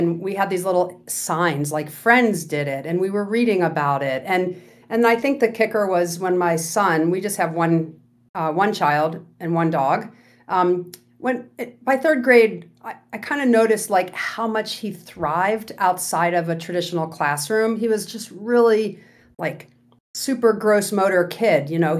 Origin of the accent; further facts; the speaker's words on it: Ohio, United States; I'm also from Ohio, but Angela didn't and I didn't meet till we were in Boulder, Colorado.